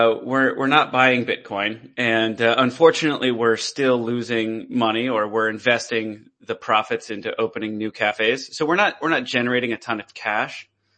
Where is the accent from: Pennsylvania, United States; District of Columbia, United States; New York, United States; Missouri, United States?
District of Columbia, United States; Washington; I love coffee. I'm from Washington, D.C.